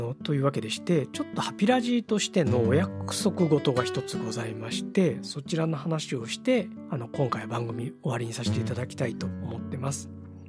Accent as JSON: {"language": "Japanese", "town": "Neyagawa", "region": "Osaka", "country": "Japan", "tie": "born or raised there", "said": "僕は小学校の頃に近所に住んでいた寝屋川でですね"}